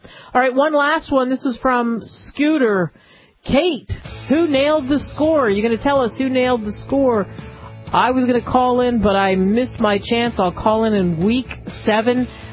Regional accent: New Jersey, United States; also born or lived in Philadelphia; Listen, I grew up in New Jersey, Philadelphia.

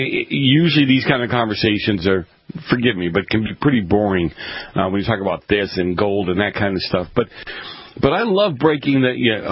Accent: Boston, Massachusetts, United States; I grew up in Boston. We kind of took care of each other

